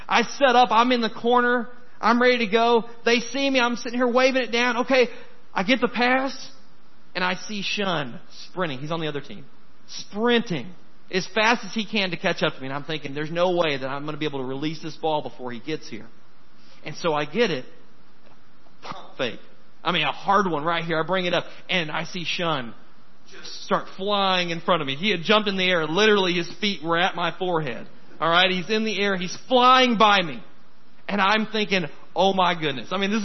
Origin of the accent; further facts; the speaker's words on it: Texarkana, United States; I grew up in Texarkana. It's about 2.5 hours east of here if you've never been through there. Alright, it's a bi-state city.